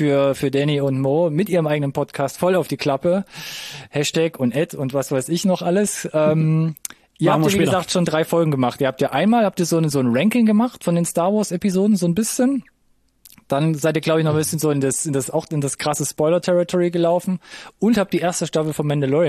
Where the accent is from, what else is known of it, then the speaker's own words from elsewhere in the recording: East Germany, Germany; born there; Wir sind in einem Land geboren, was nicht mehr existiert.